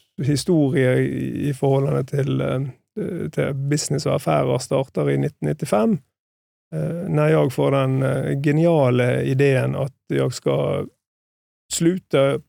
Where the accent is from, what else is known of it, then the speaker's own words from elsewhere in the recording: Bergen, Vestland, Norway; Jag är från Second City, så det är Norges Göteborg, kan man kalla det på.